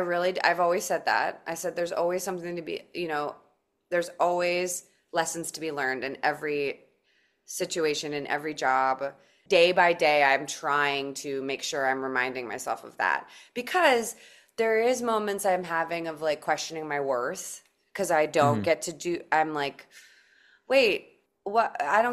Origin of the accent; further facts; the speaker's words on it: Maryland, United States; We had a long time at the Kennedy Center, which is great because that's home for me. I'm from Maryland. And so I had a long drive home.